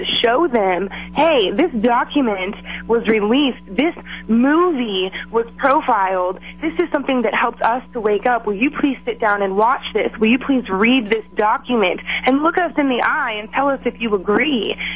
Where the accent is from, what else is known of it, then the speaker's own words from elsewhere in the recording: Missouri, United States; now in Austin, United States; I'm from Missouri initially. I now live in Austin, Texas.